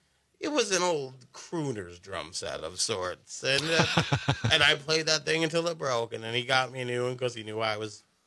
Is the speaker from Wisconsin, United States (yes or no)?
yes; Mount Vernon, Wisconsin, United States; I grew up in Mount Vernon. I'm a Mount Vernon native. Trout stream all the way.